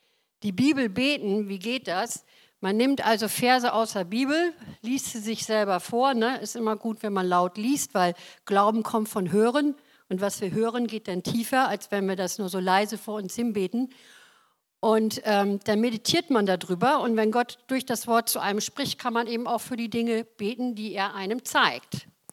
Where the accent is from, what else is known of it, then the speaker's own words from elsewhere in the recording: Wilhelmshaven, Lower Saxony, Germany; now in Uganda; wie kommt man von Wilhelmshaven nach Afrika?